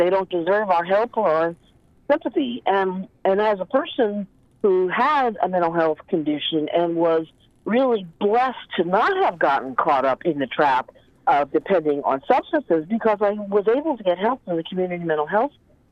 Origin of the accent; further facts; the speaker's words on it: New York City, New York, United States; You know, I'm white. My ancestors came from Europe, and I came from the East Coast, New York City area. And boy, when I moved up here, I was told you will have to speak a lot less